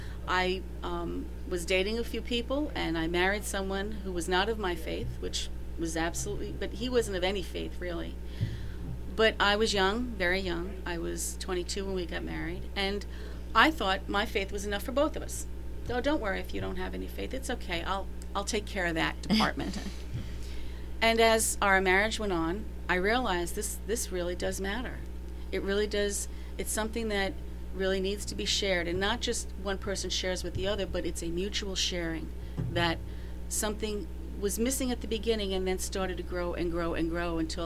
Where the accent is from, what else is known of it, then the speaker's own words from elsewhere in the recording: New York, United States; also born or lived in Long Island, United States; I grew up in New York City. I was born in Queens and raised in Queens, and my dad was a New York City police officer and moved us out to Long Island